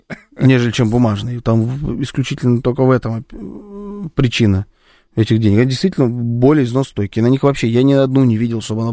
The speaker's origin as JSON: {"language": "Russian", "country": "Russia", "said": "я ему сказал, что я из России"}